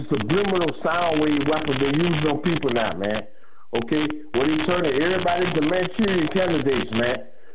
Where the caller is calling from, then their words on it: Scottsdale, North Carolina, United States; I'm from Scottsdale in North Carolina.